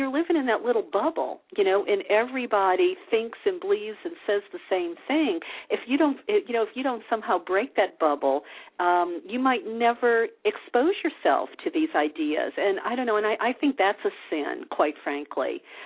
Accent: the South, United States; I mean, I grew up in the Bible Belt, a Catholic, and, you know.

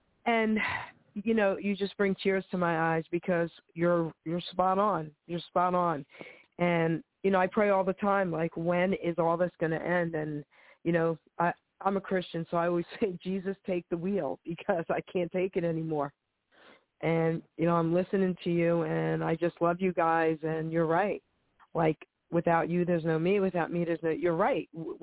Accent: New Jersey, United States; I'm from New Jersey.

